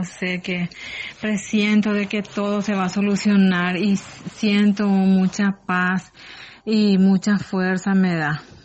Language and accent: Spanish; Paraguay; soy de Paraguay